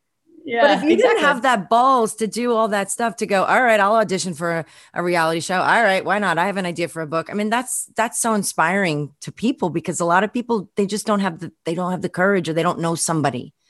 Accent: Brooklyn, New York, United States; coming from New York, I was just a different type, like growing up in Brooklyn and yeah, I went to Poly Prep and I had opportunities

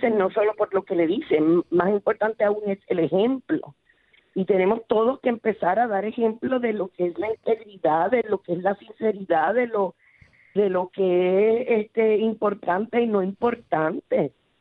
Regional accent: Puerto Rico

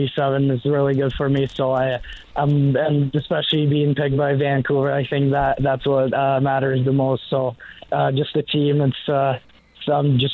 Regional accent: St. Petersburg, Saint Petersburg, Russia; he's played in my hometown, St. Petersburg, so I used to watch him as a kid

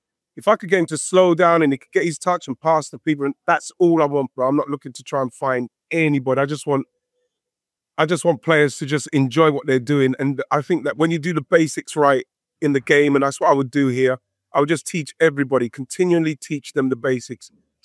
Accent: England, United Kingdom; And as an Englishman, of course I'm going to say it's a foul.

